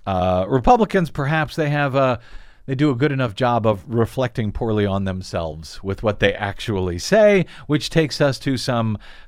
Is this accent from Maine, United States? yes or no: no; St. Louis, Missouri, United States; a right-wing blogger from Missouri, from St. Louis, Missouri, my hometown.